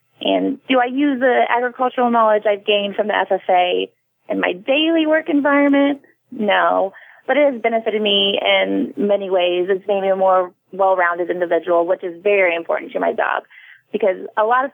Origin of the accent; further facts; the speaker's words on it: Fairfield, Illinois, United States; Well, I am from Fairfield, Illinois, so it is a rural farming community.